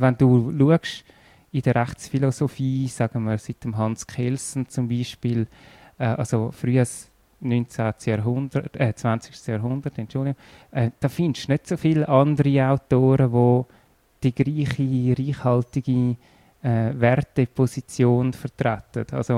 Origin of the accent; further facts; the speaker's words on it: Erlenbach, Zurich, Switzerland; also born or lived in Zollikon / San Diego; In Zürich und dann 2 Jahre in Zolliken gewohnt, 2 Jahre in San Diego und nachher in Erlenbach.